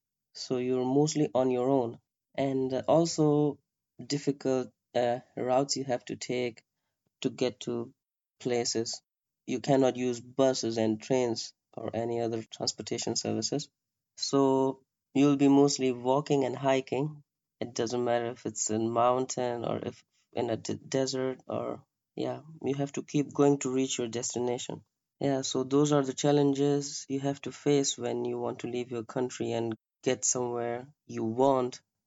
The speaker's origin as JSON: {"language": "English", "region": "Kabul", "country": "Afghanistan", "tie": "born or raised there", "moved": "yes", "lives_now": "Germany", "said": "Well, I'm from Kabul. I was born in Kabul. I grew up in Kabul and I lived there. And I left Afghanistan in 2016."}